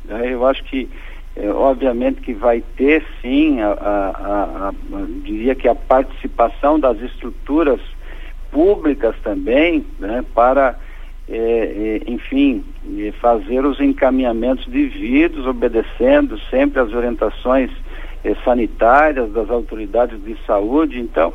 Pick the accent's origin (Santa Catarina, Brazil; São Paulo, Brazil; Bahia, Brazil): Santa Catarina, Brazil; mas claro que nós somos catarinenses, nós moramos aqui e nós tratamos de Santa Catarina.